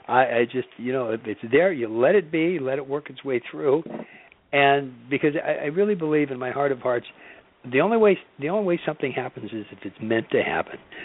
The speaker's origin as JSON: {"language": "English", "town": "Los Angeles", "region": "California", "country": "United States", "tie": "born or raised there", "said": "I was in California, and I was brought up in Los Angeles"}